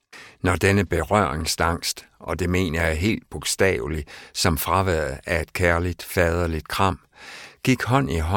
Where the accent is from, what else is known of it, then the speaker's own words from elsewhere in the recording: West Jutland, Denmark; hele jantelovsundertrykkelsen, vi voksede op med i Vestjylland.